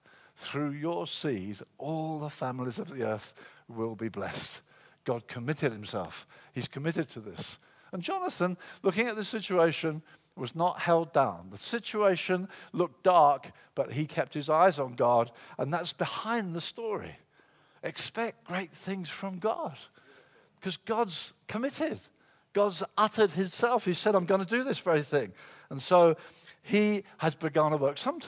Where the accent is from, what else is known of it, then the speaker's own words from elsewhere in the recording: Brighton, South East England, United Kingdom; I used to hire a big hall in my hometown of Brighton.